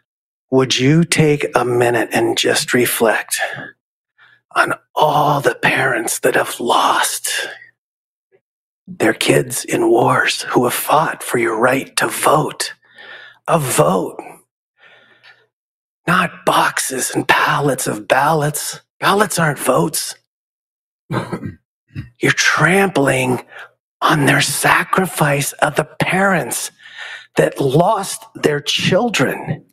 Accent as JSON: {"language": "English", "town": "Wickenburg", "region": "Arizona", "country": "United States", "said": "I'm from Wickenburg."}